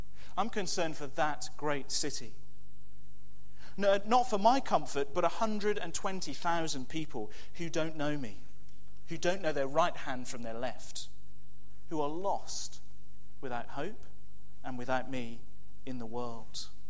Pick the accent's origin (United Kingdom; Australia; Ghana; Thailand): United Kingdom; Wales; Making sure I get to watch the rugby on a Saturday and that people know that I'm Welsh.